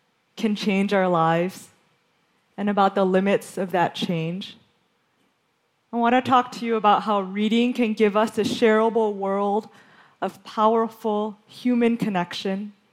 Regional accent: Michigan, United States; When I was growing up in Western Michigan in the 1980s

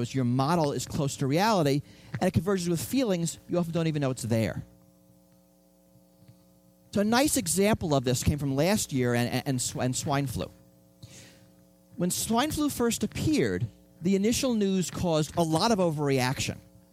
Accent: New York City, New York, United States; born there; I was born in New York City. I could have taken him to New York, and he would have died in a day.

